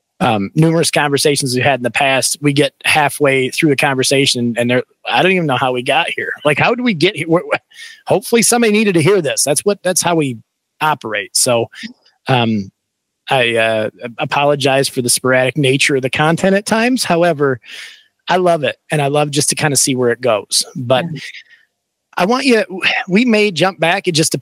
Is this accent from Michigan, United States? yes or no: yes; Michigan, United States; well as have another Michigander, because normally I'm the only one here and everybody makes fun of my accent.